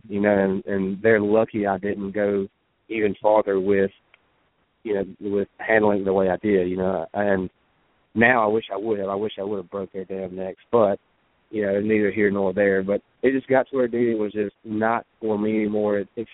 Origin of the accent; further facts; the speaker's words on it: Vidalia, Louisiana, United States; now in Natchez, United States; every year I had this big hometown throwdown show in my hometown of Vidalia, Louisiana, where I'm from. I live in Natchez, Mississippi, but it's just across the bridge, you know.